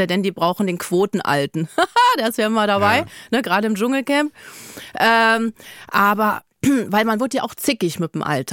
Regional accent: Berlin, Germany; Groß geworden in Berlin, Marzahn-Hellersdorf.

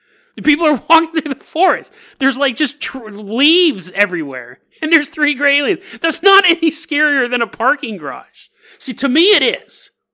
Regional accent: Sacramento, California, United States; I grew up in Sacramento, so I mean

